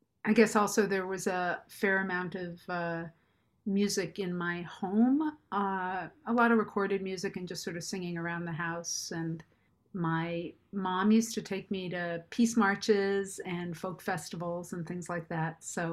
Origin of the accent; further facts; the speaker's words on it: New York, United States; where I grew up in New York, I was really involved with folk music.